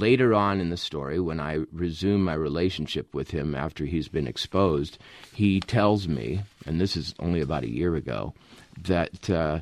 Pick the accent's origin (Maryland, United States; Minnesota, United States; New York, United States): Minnesota, United States; he knew I was a writer and he knew I was from Minnesota like Fitzgerald